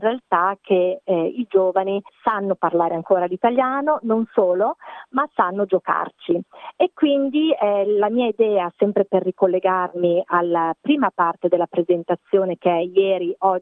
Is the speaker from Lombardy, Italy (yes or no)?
yes; Milan, Lombardy, Italy; accent: Milanese; now in Australia; io continuo a dire che l'accento milanese non si sente, ma gli altri che non sono di Milano mi dicono no, anche tu hai un accento.